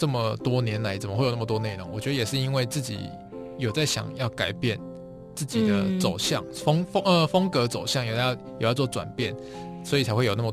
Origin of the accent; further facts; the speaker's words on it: Tainan, Taiwan; 因为我是台南的可以上南一中啊南二中那样子